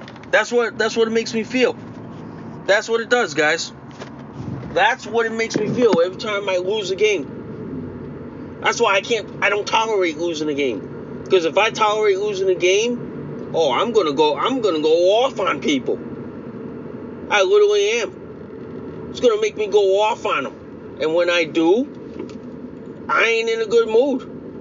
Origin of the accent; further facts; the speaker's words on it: Connecticut, United States; I'm here at Jim's Grocery and Deli. It's in my hometown of Connecticut.